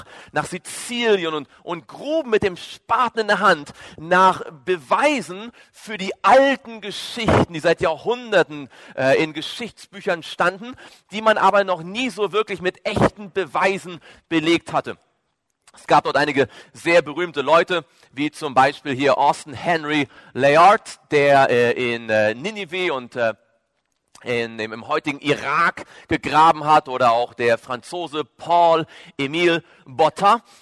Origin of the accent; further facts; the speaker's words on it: Neubukow, Mecklenburg-Vorpommern, Germany; wie Sie an meiner Sprache hören können. Bin ich kein Schweizer und auch nicht mal ein Süddeutscher. Ich komme aus dem hohen Norden Deutschlands, geboren in dieser wunderschönen Stadt hier, die Sie vermutlich nicht kennen. Die Stadt heißt Neubukow, liegt so zwischen Wismar und Rostock